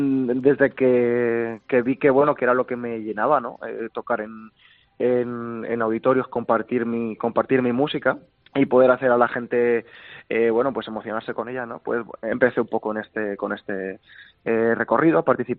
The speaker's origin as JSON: {"language": "Spanish", "town": "Albacete", "region": "Castilla-La Mancha", "country": "Spain", "said": "de momento soy el único albaceteño que lo ha ganado en las 42 ediciones, siendo de aquí."}